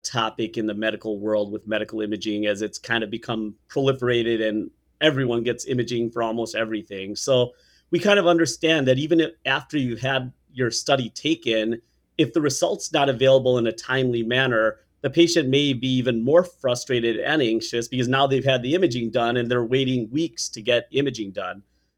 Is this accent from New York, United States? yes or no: no; Chicago, Illinois, United States; I was born and raised in Chicagoland, and a lot of my colleagues trained around here.